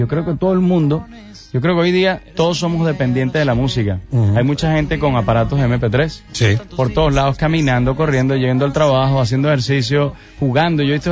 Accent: Venezuela; moved away; yo cuando salí de Venezuela, cuando salí de mis calles, de mi gente, de mi familia, de mis amigos, pues lloré muchísimo, porque es complicado emigrar. Yo emigré hace 10 años de Venezuela

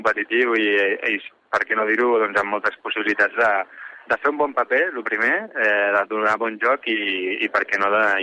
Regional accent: Catalonia, Spain; Com a bon català

